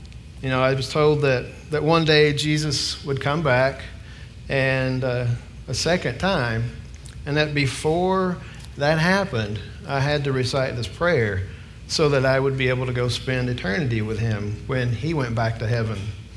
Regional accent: Stickleyville, Virginia, United States; now in California, United States; About me, I grew up in Virginia, just across the Tennessee border in a little place called Stickleyville.

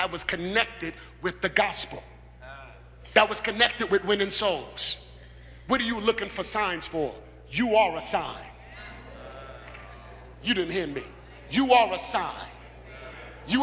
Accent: Brooklyn, New York, United States; I grew up in a nice household, nice environment, but I grew up in the Fort Greene area.

